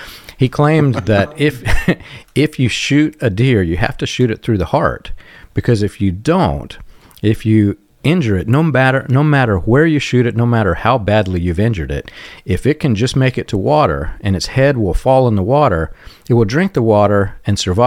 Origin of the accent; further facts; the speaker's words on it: the South, United States; I'm very much a redneck country boy myself, and I grew up in the South where I can actually claim it. I spent a lot of time in the South.